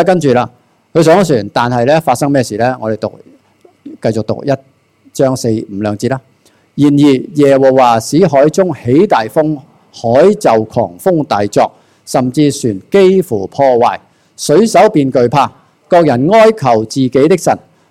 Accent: Hong Kong; 我哋香港人都系啦，究竟你上船落船咧，系嘛？

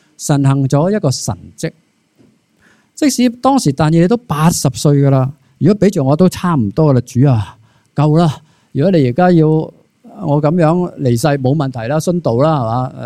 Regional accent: China; 我哋中国人有句说话叫做平时唔烧香

